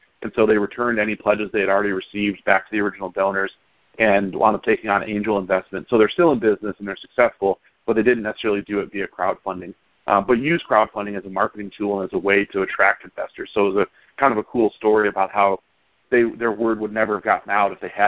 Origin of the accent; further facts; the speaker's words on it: Michigan, United States; It was a little closer to my hometown. There's a town called Newaygo. Newaygo is about 45 minutes north of Grand Rapids. It's a small town right on the river